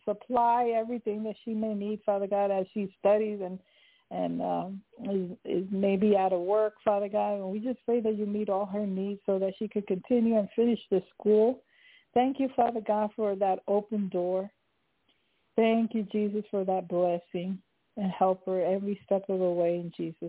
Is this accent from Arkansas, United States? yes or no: no; New York, United States; Because I'm from New York, so I know how those storms are.